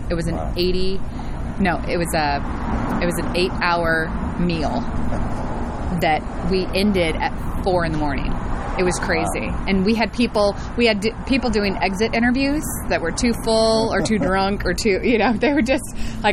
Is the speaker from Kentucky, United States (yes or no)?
yes; Lexington, Kentucky, United States; So I grew up in Lexington.